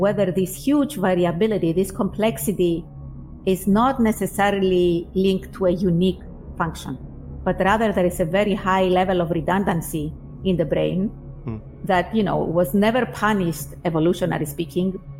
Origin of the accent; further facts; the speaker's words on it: Cyprus; moved away as an adult; There was no university in my home country in Cyprus where they would offer a neuroscience or even a medical degree, let's say, as an undergrad.